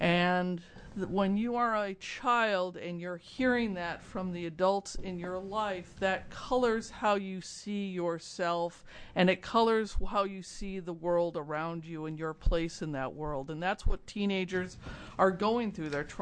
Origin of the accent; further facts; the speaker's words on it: Portland, Oregon, United States; I'm a lawyer from Portland